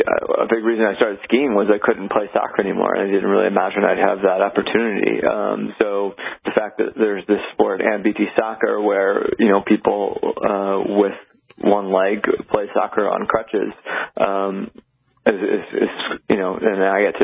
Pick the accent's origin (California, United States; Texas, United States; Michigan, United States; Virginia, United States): Virginia, United States; I took her to play golf on this like par 3 golf course near where I grew up in Virginia